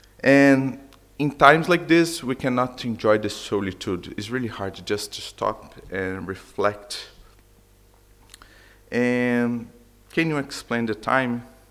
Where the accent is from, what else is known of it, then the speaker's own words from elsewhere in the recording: Niterói, Rio de Janeiro, Brazil; English is a second language; I'm from Brazil, Rio. But indeed, I'm from Niterói, is the other side of the bridge